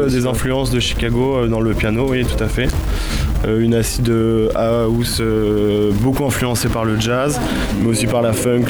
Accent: Le Havre, Normandy, France; J'ai grandi principalement au Havre.

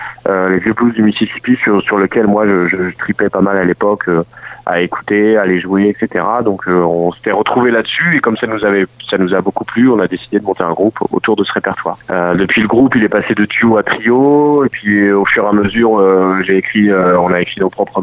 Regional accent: Paris, Île-de-France, France; now in Rouen, France; J'habite à Rouen. Là, j'étais parisien, mais ça fait plus de 10 ans que j'habite à Rouen. En Normandie.

